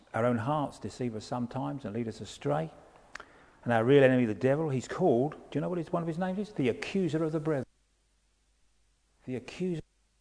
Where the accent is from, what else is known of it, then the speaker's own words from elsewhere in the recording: England, United Kingdom; You know, we're English, we're British and so on.